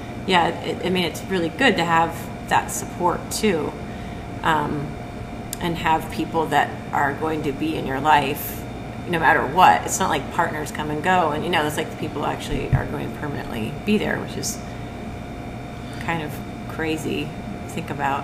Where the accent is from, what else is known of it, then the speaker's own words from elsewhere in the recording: Portland, United States; I grew up in Portland And then I went to Rhode Island for school